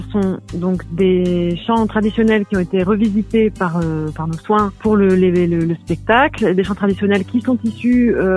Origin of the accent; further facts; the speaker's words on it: Denain, Hauts-de-France, France; moved away as an adult; je suis moi-même issue du Nord, moi je viens de Denain, en fait j'ai grandi à Denain jusqu'à mes 18 ans.